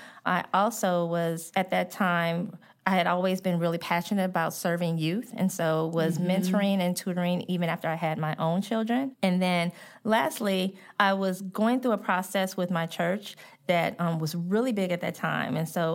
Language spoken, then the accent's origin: English; St. Louis, Missouri, United States; So I always like to share that I am originally from North St. Louis, and I'm from a very historic neighborhood within the African-American community known as the Vail neighborhood.